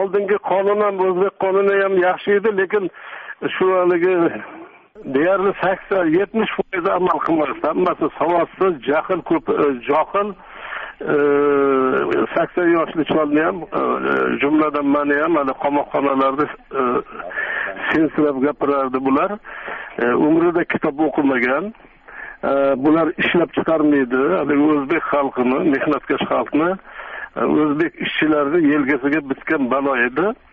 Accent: Oltinkon, Tashkent Region, Uzbekistan; Xullas, haligi bolaligimda Oltinkonda o'sganman. 95% o'rislar yashardi, o'sha yerda seksiyalar bo'lardi. Biz tog'dan enib kelganmiz, ya'ni tushib kelganmiz.

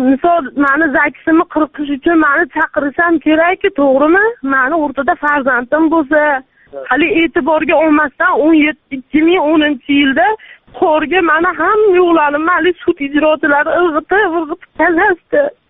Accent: Margilan, Fergana Region, Uzbekistan; born there; 1986 yil 11 may kuni Marg'ilon shahrida tug'ilganman.

